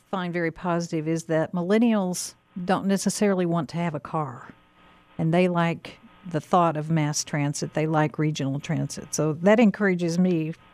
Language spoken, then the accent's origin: English; Ardmore, Oklahoma, United States; You know, I'm originally from Ardmore.